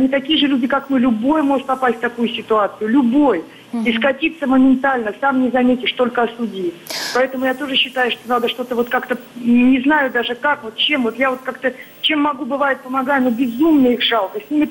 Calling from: Kyshtym, Chelyabinsk Oblast, Russia; Я из Челябинской области, вот из Кыштыма.

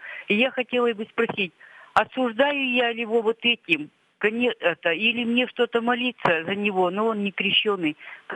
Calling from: Sverdlovsk Oblast, Russia; Я звоню из Свердловской области.

